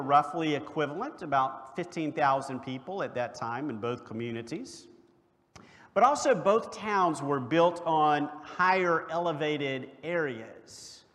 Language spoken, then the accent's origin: English; North Augusta, South Carolina, United States; North Augusta, South Carolina, was my hometown